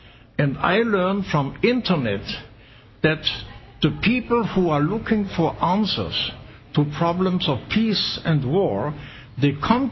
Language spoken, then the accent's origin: English; Grand Est, France; in my hometown, as I told you, I saw the border. I couldn't cross the Saar River because on the other side there were Germans.